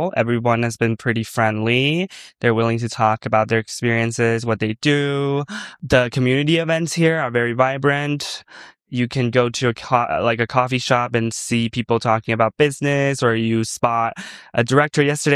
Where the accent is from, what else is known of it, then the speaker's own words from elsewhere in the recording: China; now in Los Angeles, United States; I'm originally from China, and I'm currently based